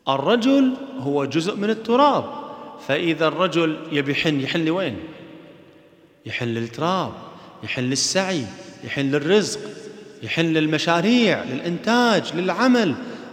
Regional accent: Kuwait; واحدة من القصص المشهورة عندنا في الكويت

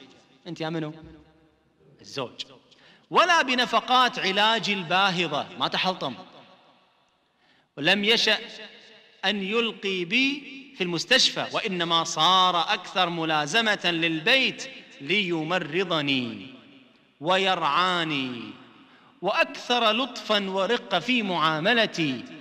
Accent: Kuwait; طيب، اللبنة والزاد، هذه قصة طلاق عندنا في الكويت.

